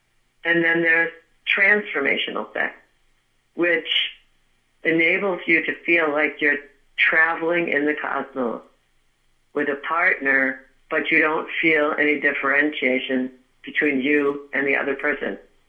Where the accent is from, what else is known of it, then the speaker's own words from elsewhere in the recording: Oceanside, New York, United States; I'm from Oceanside. I just want to tell you.